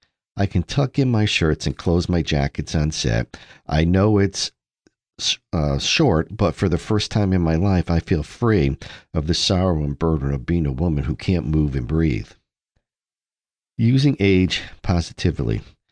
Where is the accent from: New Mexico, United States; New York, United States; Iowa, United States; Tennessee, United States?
Tennessee, United States; Memphis; I grew up in Memphis with older parents. My father was born in 1900, and I lived in a very sheltered life.